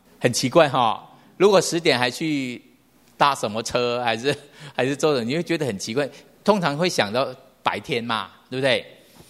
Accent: Malaysia; now in Taiwan; 我经常台湾、马来西亚这样子飞嘛，所以我有时候我回到我家乡，再回来台湾

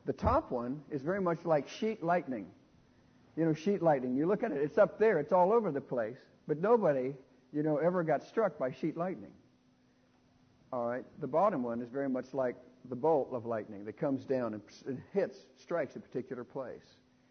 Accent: Dallas, Texas, United States; I grew up in Dallas, Texas. We had the best street, you know, where cars couldn't get on our street.

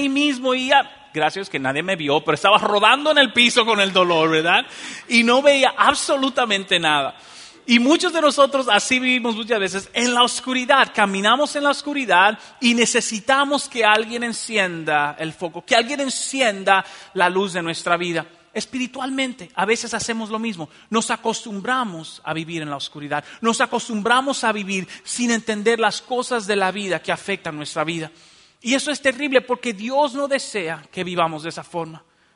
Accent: Dominican Republic; En mi país, en República Dominicana, por ejemplo, hay problemas eléctricos terribles

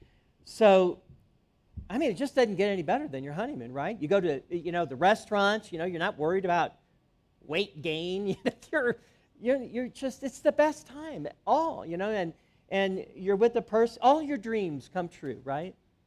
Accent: St. Louis, Missouri, United States; When I grew up in St. Louis, our home's heating system, when I was a child, was upgraded to an oil-burning furnace.

